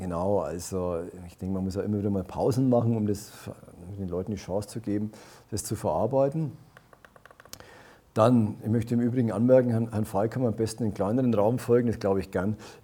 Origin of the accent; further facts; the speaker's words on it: Bavaria, Germany; accent: Franconian; dass ich bin auch Franke, wie Sie hören